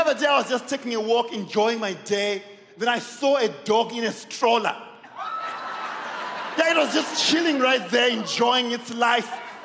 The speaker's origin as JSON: {"language": "English", "country": "Zimbabwe", "moved": "yes", "lives_now": "United States", "said": "because I come from Zimbabwe and then I moved to America."}